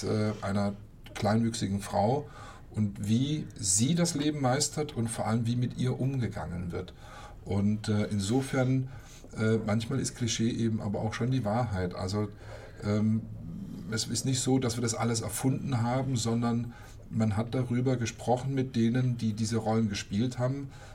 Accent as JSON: {"language": "German", "region": "Baden-Württemberg", "country": "Germany", "accent": "Swabian", "said": "Also in Baden-Württemberg, da geht es mir als Schwabe, ja, also da werden die meisten, würden mich sogar verstehen, wenn ich dialektisch, wenn ich Schwäbisch schwätze"}